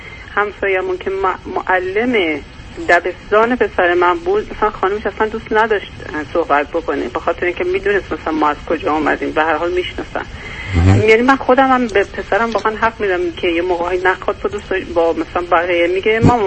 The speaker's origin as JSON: {"language": "Persian", "country": "Iran", "moved": "yes", "said": "پسر من صحبت میکنه هی توضیح میده ما ایرانی هستیم"}